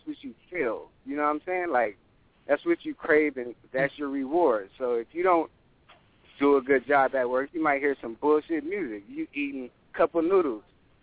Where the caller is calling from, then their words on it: California, United States; from Cali.